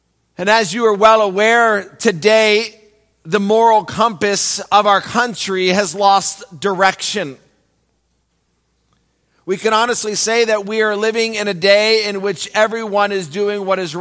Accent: Central Region, Uganda; English is a second language; now in United States; In Uganda, we have many kingdoms. I belong in the Buganda kingdom.

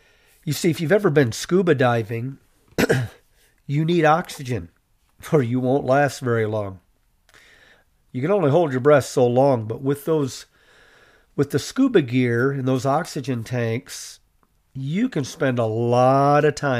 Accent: Ireland; I'm Irish. I love green.

